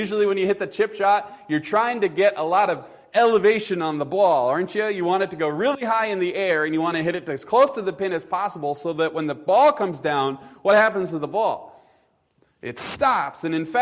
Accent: Midwest, United States; and I'm a Midwesterner, so that helped me.

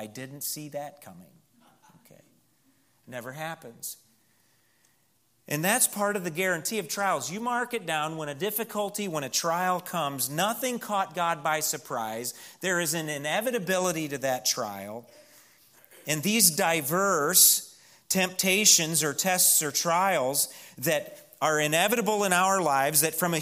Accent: Missouri, United States; I remember growing up in West St. Louis County in the city of Pond

